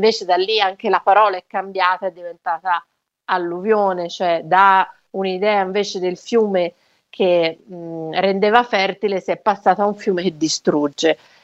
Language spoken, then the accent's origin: Italian; Barberino del Mugello, Tuscany, Italy; Non è un caso che sono di Barberino del Mugello